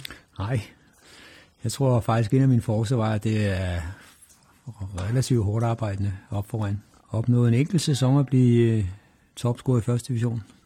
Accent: Store Heddinge, Zealand, Denmark; Jeg voksede op nede i Storhedinge, ikke ret langt herfra, ikke?

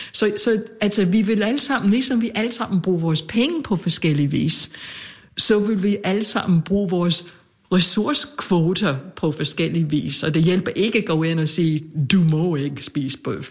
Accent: United States; now in Denmark; Altså, jeg er amerikaner. Jeg vil tage hjem. Jeg vil flyve til at se min familie.

